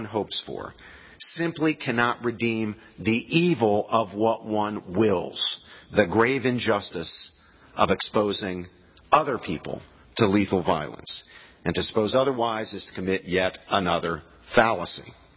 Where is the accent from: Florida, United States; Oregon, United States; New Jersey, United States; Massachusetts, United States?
New Jersey, United States; A good example of just this hypocrisy comes from my home state of New Jersey